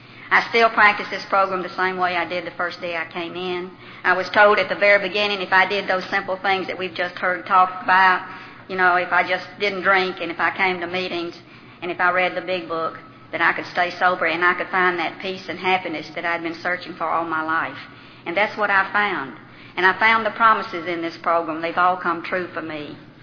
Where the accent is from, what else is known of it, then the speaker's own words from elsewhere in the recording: Birmingham, Alabama, United States; moved away as an adult; I came from Birmingham, Alabama. That's my home. I was born and raised there and lived there till I was 30 years old.